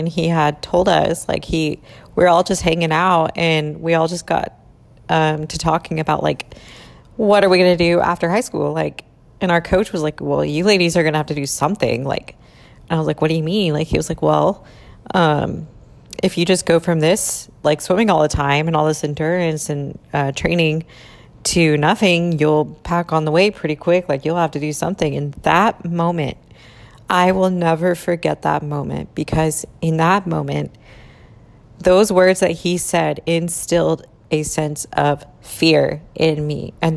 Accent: Fort Gibson, Oklahoma, United States; I don't really keep up with anyone from my hometown, though, just because that's just not, like, there's no, really no value there for me anymore, other than that's where I grew up.

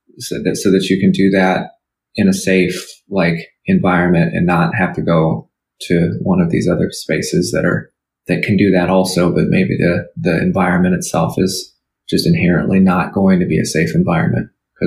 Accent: California, United States; every one of those centers, I'm from California.

